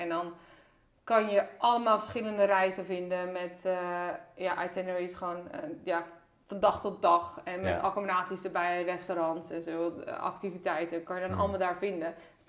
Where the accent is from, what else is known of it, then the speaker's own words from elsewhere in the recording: Netherlands; Want als Nederlander zijn we toch heel erg gefocust op zelf reizen boeken.